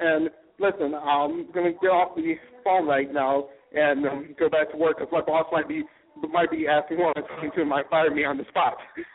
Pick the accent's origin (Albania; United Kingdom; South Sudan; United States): United States; Fayetteville, North Carolina; I'm from North Carolina, I'm from Fayetteville